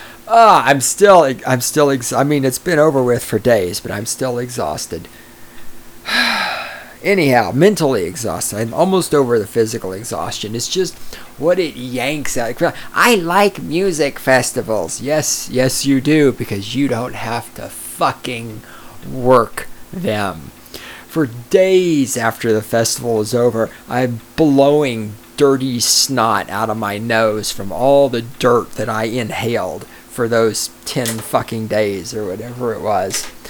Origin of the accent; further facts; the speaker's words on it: the South, United States; You just called all Southerners racist. And I'm a Southerner